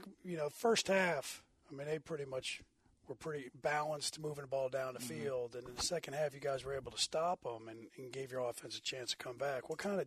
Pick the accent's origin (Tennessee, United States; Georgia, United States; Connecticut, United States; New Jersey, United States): New Jersey, United States; Well, I grew up in New Jersey, and every time they came to Philly for a game